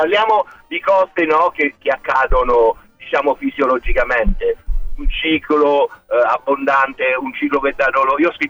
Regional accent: Ascoli Piceno, Marche, Italy; Io sono di Ascoli Piceno.

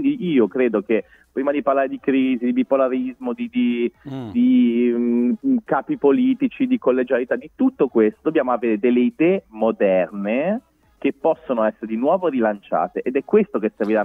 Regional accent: Liguria, Italy; Glielo dico da ligure, io sono ligure.

